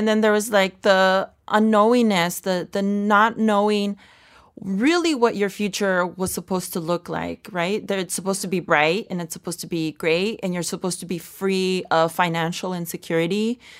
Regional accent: South El Monte, California, United States; I felt very at home because that was the only home I'd always known. Everybody looked like me, talked like me, sounded like me. Like, we're all like these working class Mexican-American kids with immigrant paren

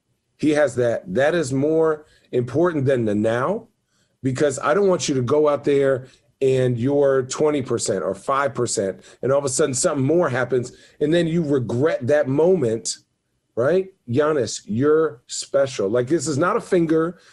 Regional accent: Phoenix, Arizona, United States; I know I'm from Phoenix, so I'm a homer.

